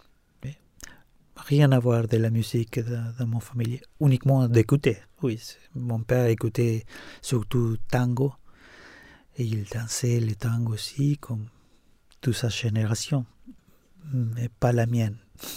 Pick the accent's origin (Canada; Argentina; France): Argentina; Buenos Aires; born there; French is a second language; Je suis né à Buenos Aires, la capitale de l'Argentine, cette grande ville que à mon enfance encore on peut vivre dans le rythme des quartiers.